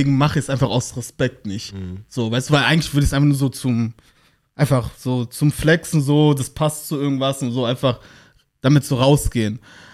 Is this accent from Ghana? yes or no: yes; Ghana; now in Germany; Ich bin aus Ghana, Genaka